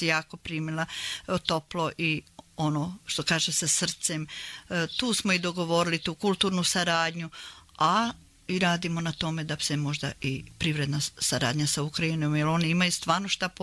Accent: Trnopolje, Republika Srpska, Bosnia & Herzegovina; iz mjesta s kojeg mi dolazimo, iz Trnopolja

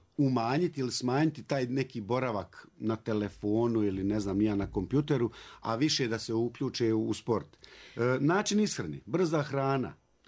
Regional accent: Sanski Most, Federation of Bosnia and Herzegovina, Bosnia & Herzegovina; born there; Ja sam rođen u Sanskom mostu gdje sam imao zaista nastavnike koji su za određene sportove bili vrhunski

